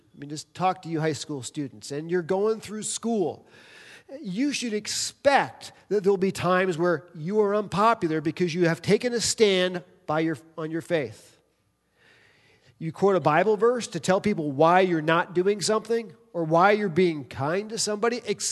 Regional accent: East Coast, United States; We're living in the Midwest where it's like as welcoming as possible. I come from the East Coast.

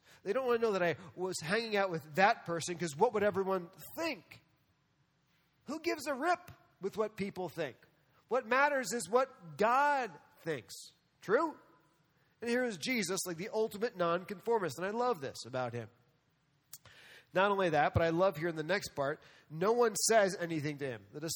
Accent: New York City, New York, United States; And so I grew up around New York City, so I seen people do this a little strange.

